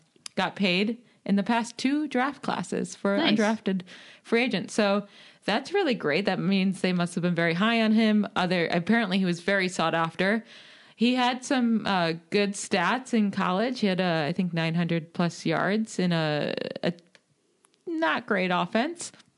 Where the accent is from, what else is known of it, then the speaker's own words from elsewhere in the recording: Syracuse, New York, United States; I'm from Syracuse, but I actually don't watch any Syracuse football